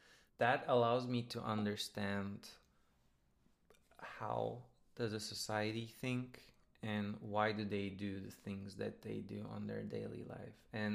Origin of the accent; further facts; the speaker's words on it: Mediterranean coast, Turkey; also born or lived in Istanbul; I was born in Istanbul, but I spent a good amount of my childhood in the Mediterranean coast of Turkey. Sometimes to the point of spending half the year there.